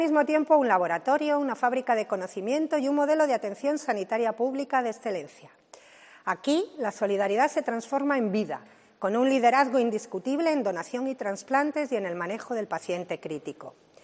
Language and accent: Spanish; Cantabria, Spain; un lugar cargado de significado para todos que nos llena de orgullo como cántabros